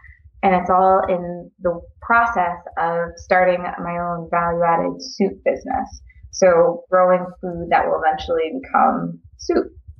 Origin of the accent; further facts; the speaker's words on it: Virginia, United States; moved away as an adult; I've been in Montana about 6 years now, but I hail from the DC area. I grew up in Virginia mostly. And I came out here right after finishing undergrad.